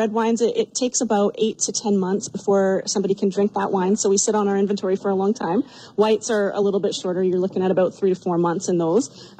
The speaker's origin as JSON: {"language": "English", "country": "Canada", "moved": "as an adult", "lives_now": "United States", "said": "Yeah, we are immigrants from Canada. We immigrated in 2020 legally, of course."}